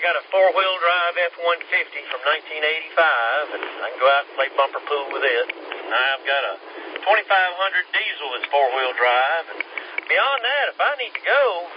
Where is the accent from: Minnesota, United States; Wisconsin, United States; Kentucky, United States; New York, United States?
Kentucky, United States; also born or lived in West Virginia; I'm originally from Kentucky. I learned to drive in the mountains of Kentucky in the snow and lived in West Virginia for a while